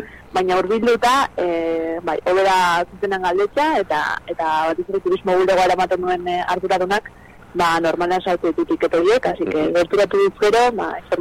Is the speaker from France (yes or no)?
no; Luzaide, Navarre, Spain; Luzaide ja berez nik oso ondo salduko dut, baina nire herria baita